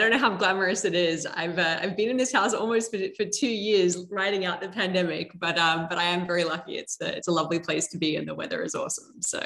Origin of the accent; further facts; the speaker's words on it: Australia; Well, I was born and bred in Australia, the child of immigrant parents.